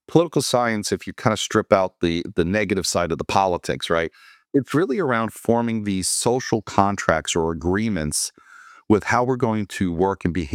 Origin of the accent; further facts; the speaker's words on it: New York, United States; now in Connecticut, United States; I'm originally from New York. Spent most of my career working in financial services in Manhattan.